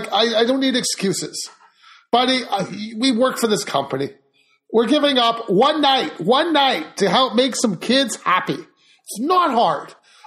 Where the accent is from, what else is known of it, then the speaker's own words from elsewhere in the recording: Canada; I'm Canadian.